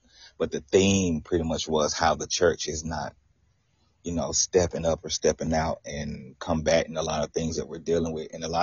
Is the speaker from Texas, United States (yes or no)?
yes; Texas, United States; now in Florida, United States; I'm from Florida. I was born in Texas and raised in Texas